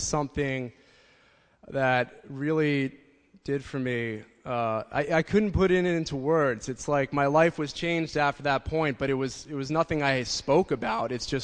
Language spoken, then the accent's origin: English; Rye, New York, United States; I grew up in Rye, New York. It's a suburb of Manhattan here.